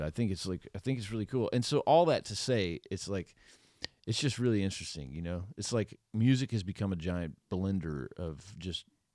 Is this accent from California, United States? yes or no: no; Texas, United States; because like I'm from South Texas and I'm telling you right now, like I can't sell tickets in Texas to save a donkey's ass.